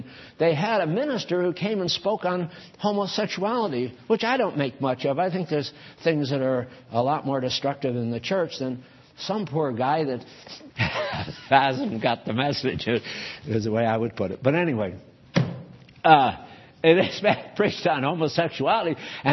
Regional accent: New England, United States; I'm from New England, and they're very independent people.

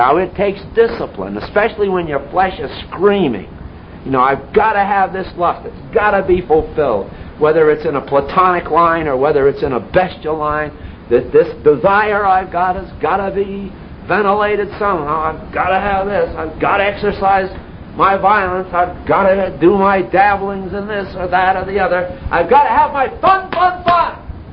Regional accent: West Haven, Connecticut, United States; Where I was brought up in West Haven, Connecticut, had a large Catholic population.

